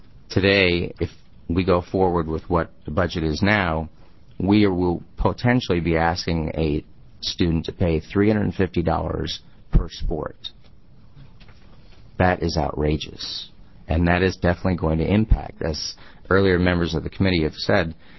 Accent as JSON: {"language": "English", "town": "Seattle", "region": "Washington", "country": "United States", "said": "I'm originally from Seattle, so I'm originally a Washingtonian."}